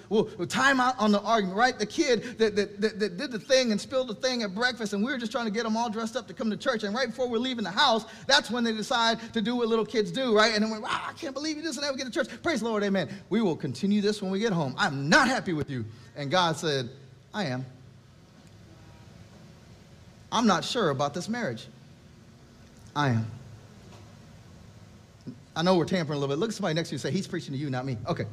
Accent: Texas, United States; I grew up in Texas. My illustrious football career started in the eighth grade, and it ended in the eighth grade, too.

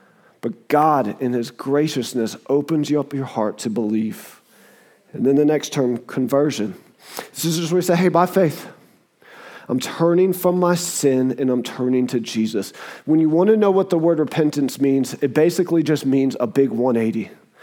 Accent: the South, United States; accent: Southern; I'm from the South. Like, everybody's like, where's that accent from? I'm like, it's called the South, baby.

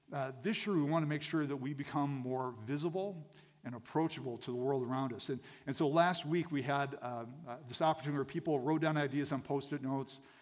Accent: United States; it is something that I'm, as an American, I'm very passionate about, and this is Memorial Day weekend.

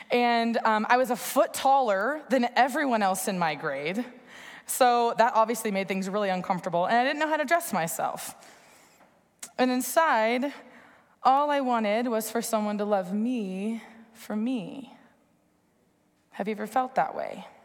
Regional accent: Dallas, Texas, United States; But I am from Dallas, and so I wore my Dirk Nowitzki jersey from the Mavericks 3 times a week.

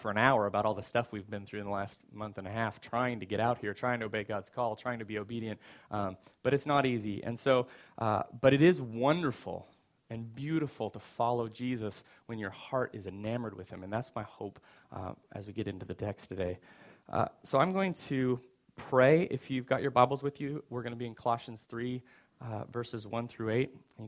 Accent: Seattle, Washington, United States; I'm from Seattle.

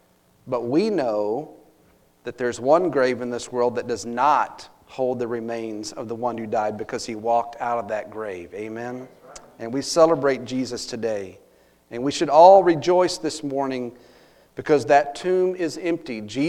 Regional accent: Glen Rose, Texas, United States; whenever I'm down in my hometown of Glen Rose, Texas, I always take time to visit Squaw Creek Cemetery.

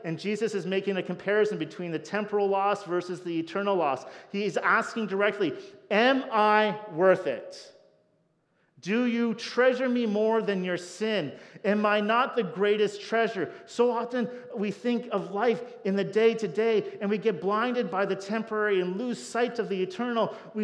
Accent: Burlington, United States; because I grew up in Burlington

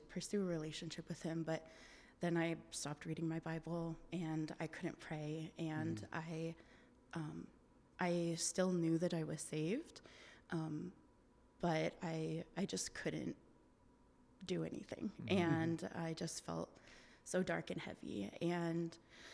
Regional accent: Seattle, Washington, United States; I grew up in the Seattle area all my life, like the Sasquatch, I tell people, born and raised.

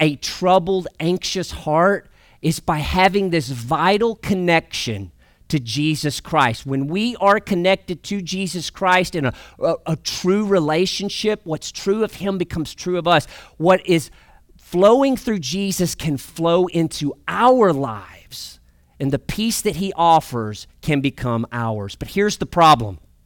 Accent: Arkansas, United States; I grew up in Northeast Arkansas. Our house was situated on about an acre of land, and there were about 100 pine trees that surrounded our house.

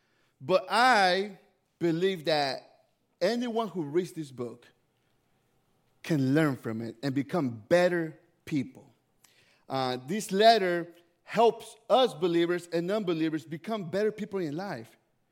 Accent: Memphis, Tennessee, United States; Last week, I went to my hometown in Memphis, and I came back yesterday

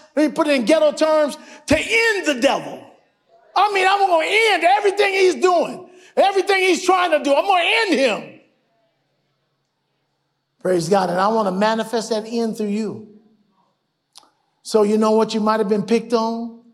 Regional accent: Cleveland, Ohio, United States; But when I was growing up in Cleveland, we went down to the mall.

